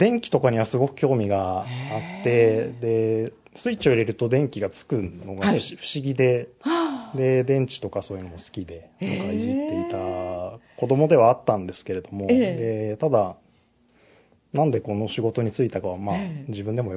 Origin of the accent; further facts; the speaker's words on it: Tokyo, Japan; 79年に東京で生まれて、ずっとそのまま東京で